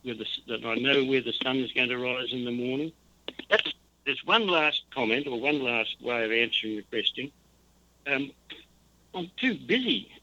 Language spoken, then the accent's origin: English; Melbourne, Victoria, Australia; born there; I've been to Sydney, which is a much bigger city than I was born in Melbourne. I know Melbourne pretty well.